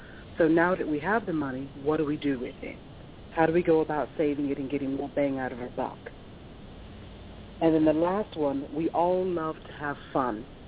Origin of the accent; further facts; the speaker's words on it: Birmingham, West Midlands, United Kingdom; moved away as an adult; now in United States; I'm from the UK. I'm from Birmingham. It's outside of London, Newark, Yorkshire. I came to the States a while ago.